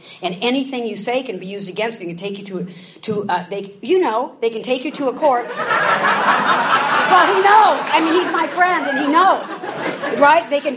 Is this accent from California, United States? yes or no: yes; California, United States; I'm a friggin' surfer hippie girl from California.